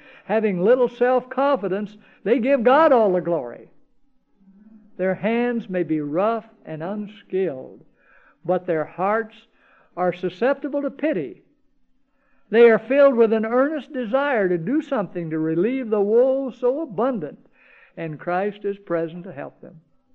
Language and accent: English; Tennessee, United States; also born or lived in California; I'm a Tennessee hillbilly. Although I was born in California, my father left California and went to Tennessee.